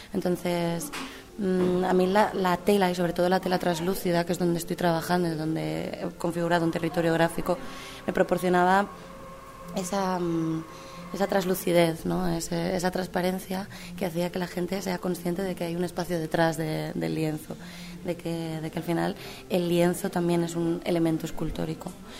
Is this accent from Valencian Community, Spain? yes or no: yes; Valencia, Valencian Community, Spain; soy de Valencia, me he formado en Bellas Artes en la UPV, o sea que llevo aquí toda la vida